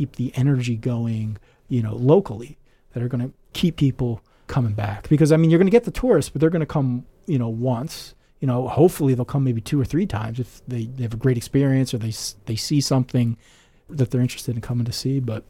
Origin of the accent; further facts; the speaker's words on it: Philadelphia, Pennsylvania, United States; So I grew up in Philadelphia, and Philadelphia Museum of Art is just mind-bending.